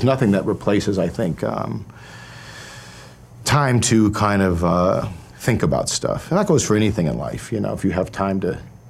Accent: Midwest, United States; You know, I was from the Midwest. I thought you're going to be polite.

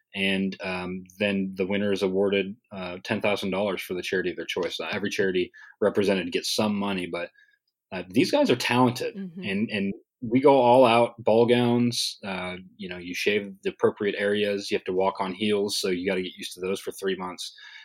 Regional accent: Montana, United States; I grew up in Montana, and so I'm a big outdoor guy.

